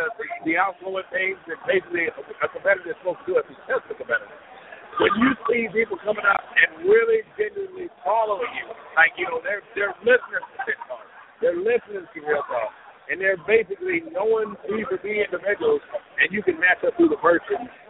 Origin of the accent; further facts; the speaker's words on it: Kankakee, Illinois, United States; I'm from Kankakee, off of Illinois.